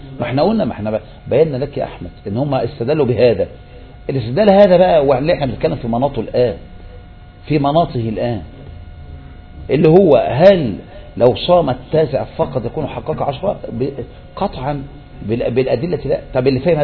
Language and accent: Arabic; Egypt; انت بقيت زينا يا مصطفى بقيت مصري